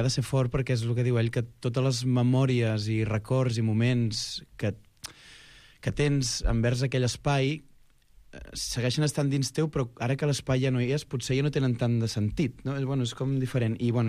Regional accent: Sant Feliu de Guíxols, Catalonia, Spain; jo sóc de Sant Feliu de Guíxols, i per tant també és com així poble de mar.

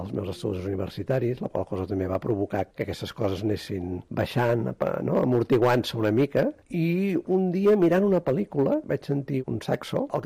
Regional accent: Premià de Mar, Catalonia, Spain; born there; vaig néixer a Premià de Mar i ara tinc 61 anys.

